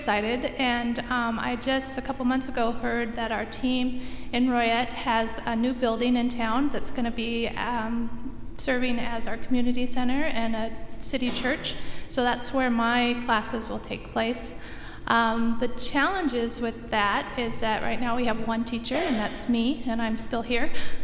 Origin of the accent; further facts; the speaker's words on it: Mount Vernon, Washington, United States; Well, I am from Mount Vernon, Washington, grew up at Bethany Covenant Church